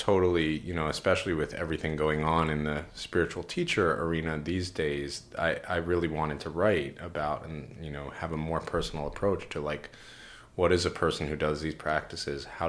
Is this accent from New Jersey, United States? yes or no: no; New York City, New York, United States; I grew up in New York City, you know, child of divorce